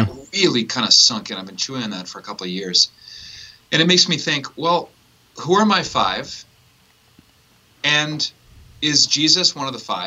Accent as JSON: {"language": "English", "country": "Canada", "tie": "born or raised there", "said": "I grew up in Canada, and I maybe it's just that I've become acclimated"}